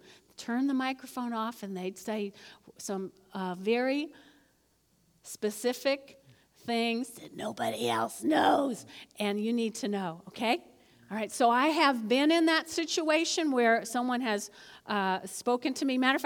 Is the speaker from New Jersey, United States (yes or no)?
yes; New Jersey, United States; now they were all from Oklahoma, Alabama, and I'm like, huh? I'm from New Jersey, you know.